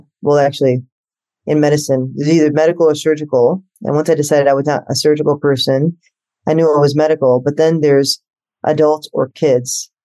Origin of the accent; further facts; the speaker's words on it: Chicago, Illinois, United States; I mean, I think it's very clear that I'm from Chicago.